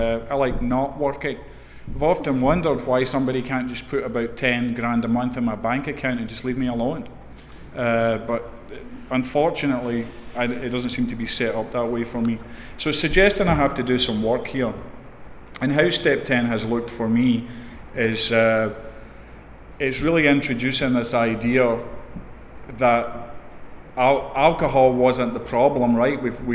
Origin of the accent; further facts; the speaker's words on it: Scotland, United Kingdom; So I'm from Scotland, so that excuse doesn't really carry much weight with me.